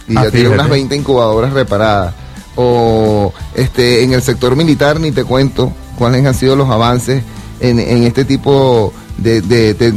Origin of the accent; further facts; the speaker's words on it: Venezuela; se agudizan por lo que hemos hablado del acoso al que hemos estado siendo sometidos los venezolanos